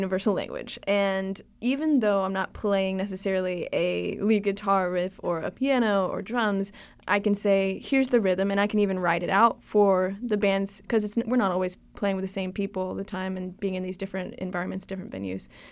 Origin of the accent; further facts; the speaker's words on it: Savannah, Georgia, United States; I'm from Savannah, and so I love it.